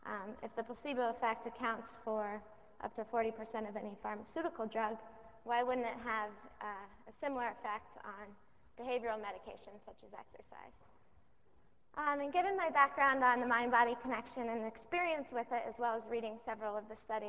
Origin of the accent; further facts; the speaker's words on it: Colorado, United States; 3 of which were in the Boston area and 4 of which were in my home state of Colorado.